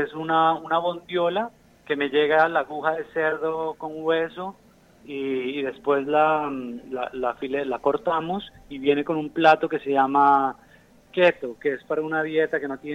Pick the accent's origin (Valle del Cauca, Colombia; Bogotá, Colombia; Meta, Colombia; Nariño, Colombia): Nariño, Colombia; accent: Colombian; Sí, traemos el café especialmente de mi tierra, que es en el sur de Colombia, en Nariño.